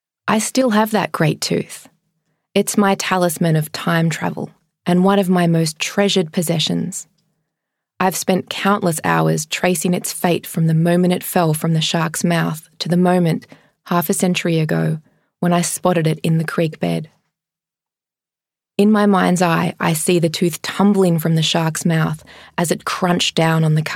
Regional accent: Victoria, Australia; In my home state of Victoria, floods ripped through the landscape, carrying away soil and crops and livestock

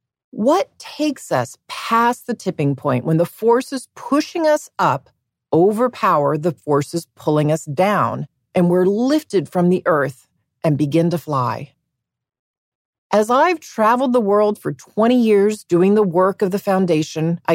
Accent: Dallas, Texas, United States; I grew up in Dallas, Texas, in a Catholic family with four kids, a stay-at-home mom, and an aerospace engineer dad who worked on the Apollo program.

